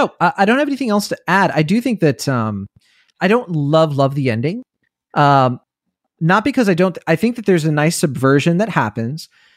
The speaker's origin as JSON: {"language": "English", "country": "United States", "said": "Sure, I'm an American. Well, I pay my taxes"}